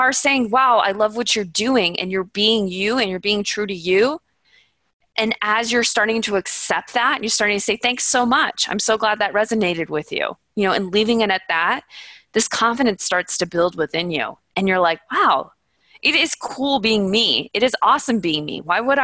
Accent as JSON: {"language": "English", "region": "California", "country": "United States", "tie": "born or raised there", "said": "I'm an Orange County girl. I grew up in Orange County."}